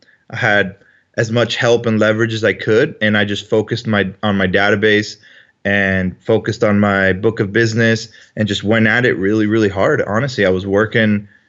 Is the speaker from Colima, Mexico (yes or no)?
no; Matamoros, Tamaulipas, Mexico; moved away as an adult; now in United States; So I grew up in Mexico up until my early 20s. I was going to college at the time in Brownsville, Texas, and living in Matamoros, Mexico.